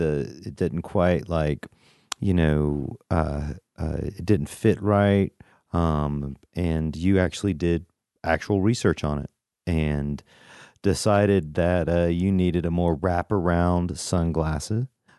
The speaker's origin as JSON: {"language": "English", "region": "Georgia", "country": "United States", "said": "I love the South. I'm from the South, too, from Georgia."}